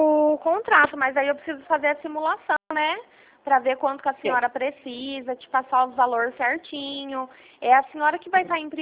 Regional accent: São Paulo, Brazil; eu sou daqui de São Paulo, né? Eu sou daqui de São Paulo.

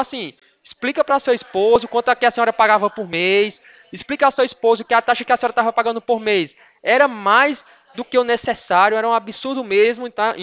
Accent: Ouricuri, Pernambuco, Brazil; now in São Paulo, Brazil; Eu sou de Oricuri, mas não moro lá não. Eu moro em São Paulo, faço faculdade, né?

